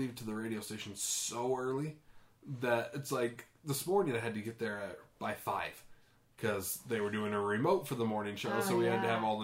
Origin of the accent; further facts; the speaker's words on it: Boston, Massachusetts, United States; From South Boston.